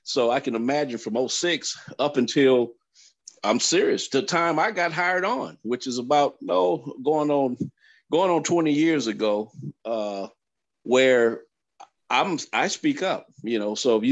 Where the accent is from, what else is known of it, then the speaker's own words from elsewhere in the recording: Compton, California, United States; it reminds me of growing up in Compton, you know, when you had the white flight